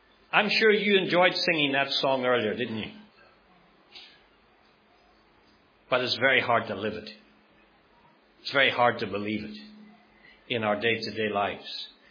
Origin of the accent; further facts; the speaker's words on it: Ireland; Many years ago, where I grew up in Ireland